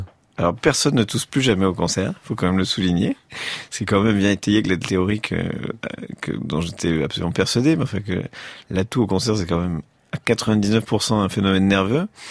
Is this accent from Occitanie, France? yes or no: yes; Toulouse, Occitanie, France; à Toulouse, dans ma ville natale